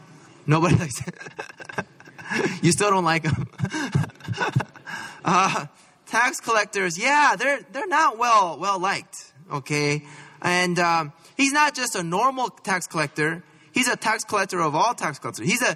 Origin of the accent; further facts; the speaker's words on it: Cupertino, California, United States; I grew up in Cupertino, okay? And that's where I went to school, elementary, junior high, all right?